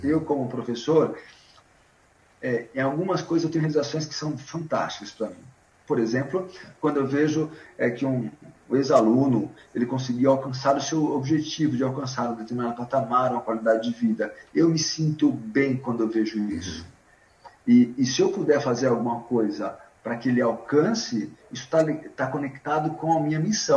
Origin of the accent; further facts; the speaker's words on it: Japoatã, Sergipe, Brazil; born there; also born or lived in Francisco Morato; Francisco Morato, que é uma cidade da Grande São Paulo, e que eu morei durante 14 anos, e a cidade que eu nasci, que fica em Sergipe, apesar de ser branco ar-condicionado, sou sergipana, chamado Japoatã.